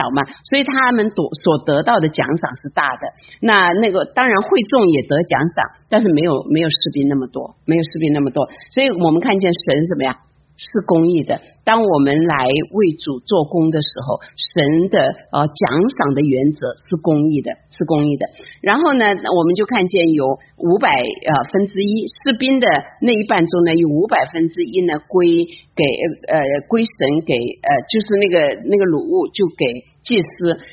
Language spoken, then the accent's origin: Chinese; China; now in United States; 我们从中国来美国，也是在美国信主